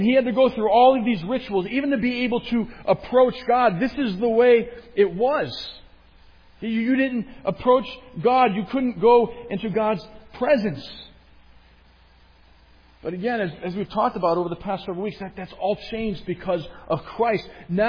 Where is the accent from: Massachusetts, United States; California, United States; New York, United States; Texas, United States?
Massachusetts, United States; Boston; I grew up in the Larry Bird days in Massachusetts, in Boston.